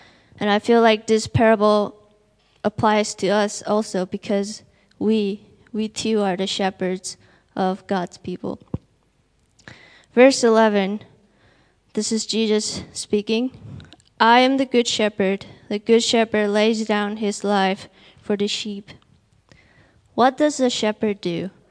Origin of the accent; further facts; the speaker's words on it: Taiwan; I'm from Taiwan.